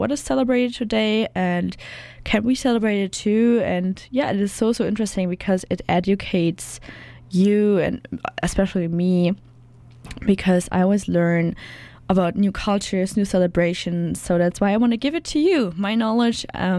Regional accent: Germany; I'm from Germany.

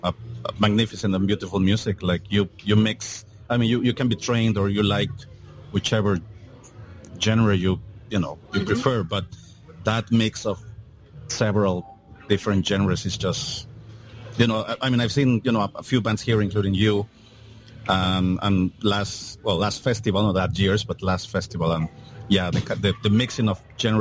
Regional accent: Mexico; I'm originally from Mexico

